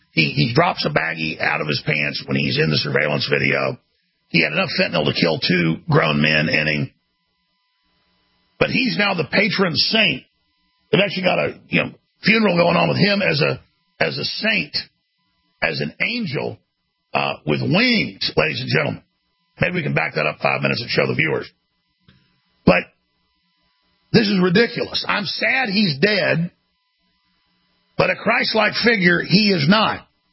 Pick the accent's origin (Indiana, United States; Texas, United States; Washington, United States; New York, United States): Texas, United States; Dallas; Growing up in Dallas, I was not a big drug user, and I knew that police were dealing the drugs in Rockwall County where I live.